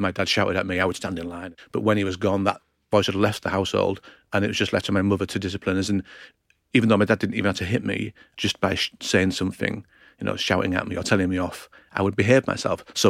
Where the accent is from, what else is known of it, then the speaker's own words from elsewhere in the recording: Hull, Yorkshire and the Humber, United Kingdom; Hull is a northern city, typical working class background. And I remember life being quite poor when